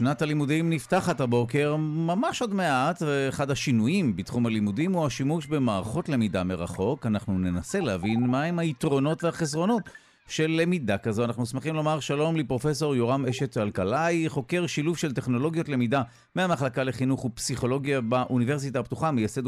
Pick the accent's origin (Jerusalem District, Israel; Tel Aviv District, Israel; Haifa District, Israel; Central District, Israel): Central District, Israel; Netanya; בזכות דברים שאני למדתי בילדותי בשנות ה-70, הרחוקות מאוד בנתניה